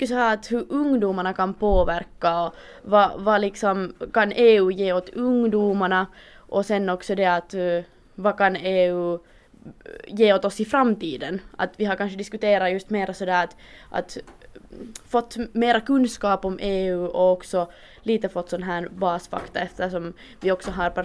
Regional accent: Finland; hemma i Finland.

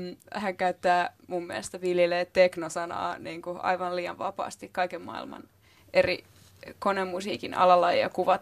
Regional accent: Järvenpää, Uusimaa, Finland; Sitten mä olin ihan liekeis, koska mä oon Järvenpäästä.

